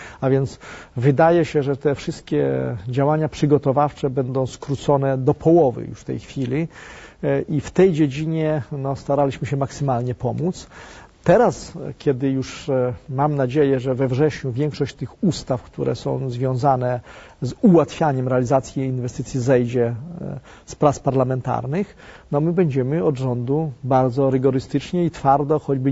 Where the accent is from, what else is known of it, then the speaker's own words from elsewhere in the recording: Siedlce, Masovian Voivodeship, Poland; nie jestem warszawiakiem z urodzenia, tak to można określić. Jestem siedlczaninem.